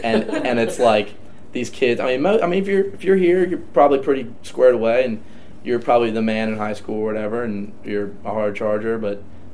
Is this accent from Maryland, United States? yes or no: yes; Maryland, United States; I'm from the Eastern Shore of Maryland, a really small town in Talbot County